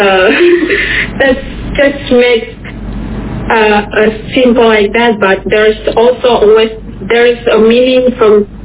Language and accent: English; Sulawesi, Indonesia; now in Papua, Indonesia; in Papua, I'm originally from Sulawesi. Sadly, my grandfather or grandma, they never teach us how to speak in our language.